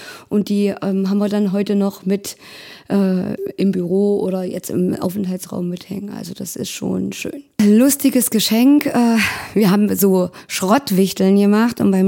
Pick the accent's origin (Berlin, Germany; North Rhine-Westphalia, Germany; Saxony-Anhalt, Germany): Saxony-Anhalt, Germany; Halle; also wir waren in Leipzig, kommen ja eigentlich aus Halle